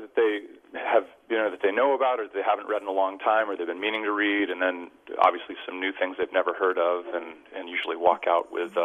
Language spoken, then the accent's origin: English; New Jersey, United States; The best writing I know about the lower class setting I grew up in on the Jersey Shore.